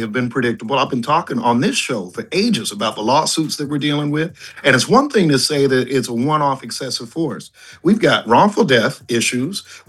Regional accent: United States; But I was ashamed and embarrassed as an American to see it.

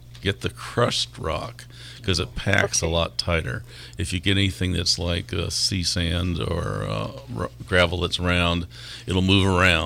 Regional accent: St. Louis, Missouri, United States; Yeah, I grew up in St. Louis.

